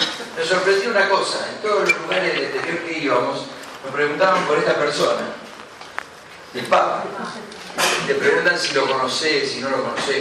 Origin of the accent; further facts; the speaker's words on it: Argentina; Somos los argentinos, ¿cierto?